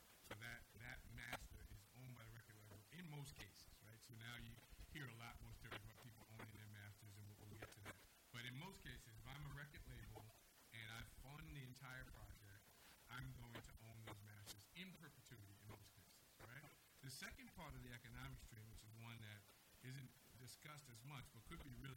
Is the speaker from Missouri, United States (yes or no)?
no; Bronx, New York, United States; I grew up in the Bronx, South Bronx, Soundview.